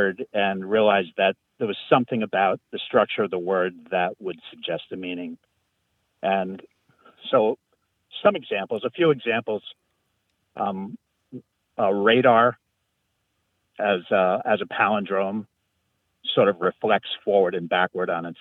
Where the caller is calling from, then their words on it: Elmira, New York, United States; I'm calling from Elmira, New York.